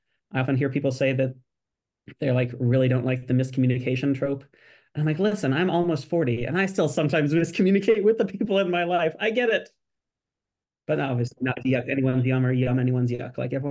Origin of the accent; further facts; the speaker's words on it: Kansas City, United States; growing up in Kansas City in, you know, the late 90s and early 2000s.